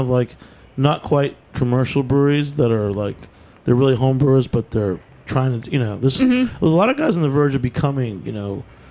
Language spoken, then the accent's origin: English; Boston, Massachusetts, United States; I'm sorry, man. I'm from Boston.